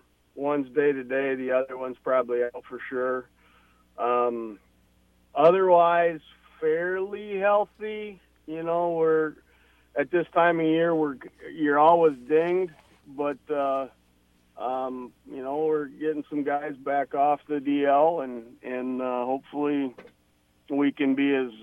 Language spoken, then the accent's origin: English; Iowa, United States; growing up in Northern Iowa, I was aware of the rivalry back in the 70s when I was a kid.